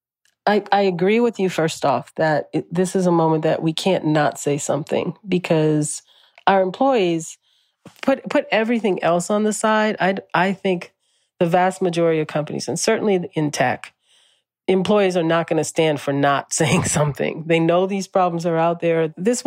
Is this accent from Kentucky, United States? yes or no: no; New Orleans, Louisiana, United States; since I was a little girl growing up in New Orleans.